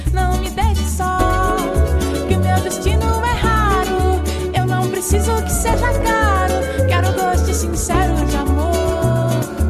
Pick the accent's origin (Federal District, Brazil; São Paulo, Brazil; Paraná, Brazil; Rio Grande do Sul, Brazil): São Paulo, Brazil; Eu sou de São Paulo.